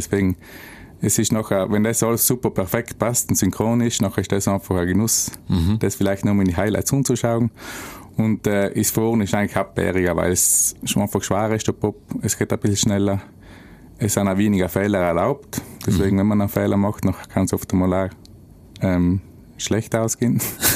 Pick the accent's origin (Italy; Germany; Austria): Italy; sie zeigen, dass wir als Italiener eben bei den Besten von der Welt dazugehören.